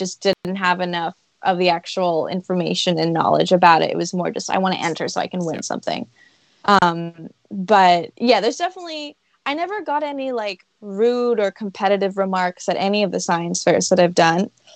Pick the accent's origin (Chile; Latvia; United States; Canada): Canada; But I love camping. I'm Canadian. I love camping.